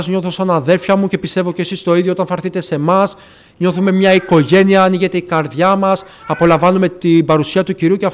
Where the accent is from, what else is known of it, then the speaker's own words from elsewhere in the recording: Petralona, Attica, Greece; είμαι από τα Πετράλωνα. Δεν είχα καμιά σχέση με Νότια Προάσια. Δεν είχα έρθει ποτέ όλα τα χρόνια Βούλα, Γλυφάδα.